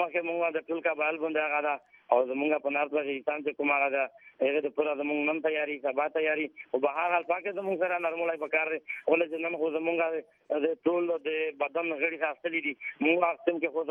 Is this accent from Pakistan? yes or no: yes; Khyber Pakhtunkhwa, Pakistan; مونږ د وزیرستان خلکو امن غواړي د امن د خاطر مونږ وزیرستان کې دي